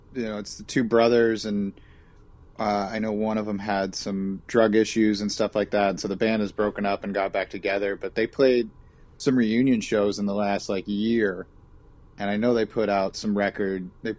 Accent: Phoenix, Arizona, United States; also born or lived in Tucson, United States; Yeah, I'm from Phoenix originally and then went to school in Tucson

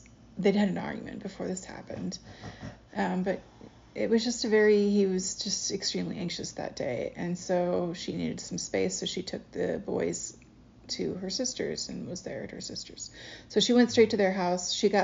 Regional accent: Iowa, United States; you go just west on 20, which is what I usually do to my hometown in Iowa.

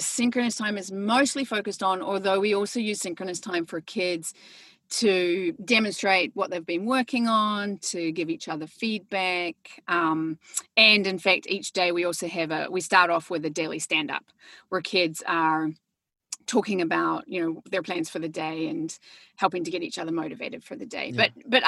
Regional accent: New Zealand; moved away as an adult; now in United States; I'm from New Zealand, if anybody's wondering about my funny accent. But I have been in the US. I came over for college, and I've been in Silicon Valley with my husband.

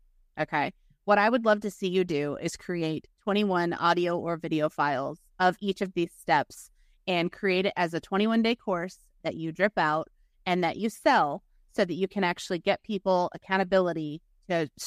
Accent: Tampa, Florida, United States; also born or lived in Pineville; I was born in Pineville, Kentucky, raised in Tampa, Florida

